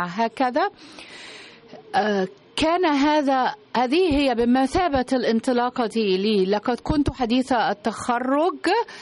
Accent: Egypt; فقلت أن أعود بذلك إلى بلدي مصر

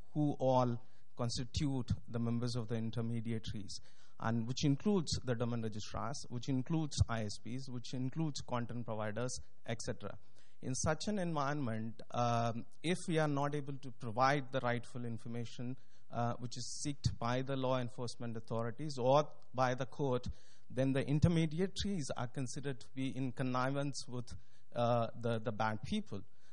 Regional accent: India; English is a second language; I come from India.

